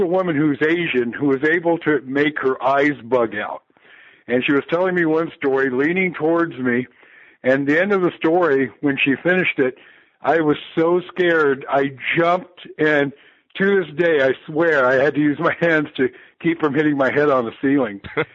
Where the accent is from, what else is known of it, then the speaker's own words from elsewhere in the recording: Guam; And we're from Guam